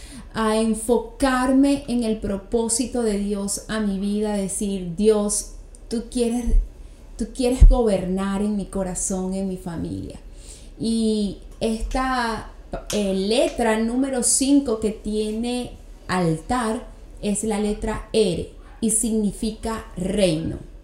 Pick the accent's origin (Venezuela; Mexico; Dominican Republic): Venezuela; moved away as an adult; now in United States; Hace 5 años yo me vine a este hermoso país de los Estados Unidos y no puedo imaginarme estar en este país con las leyes en mi país, de mi país Venezuela.